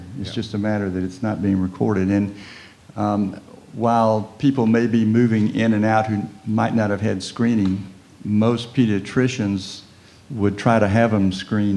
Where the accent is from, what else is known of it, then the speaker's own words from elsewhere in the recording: Texas, United States; Now, I'm from Texas, and I worked long and hard to get this put on the Texas birth certificate years ago.